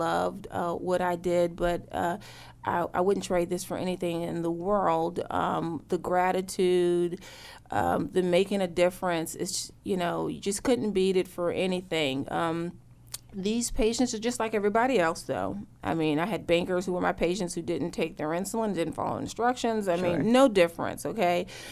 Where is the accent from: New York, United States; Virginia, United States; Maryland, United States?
Virginia, United States; Norfolk; I'm from the Tidewater, Virginia area. I'm an only child, but they work.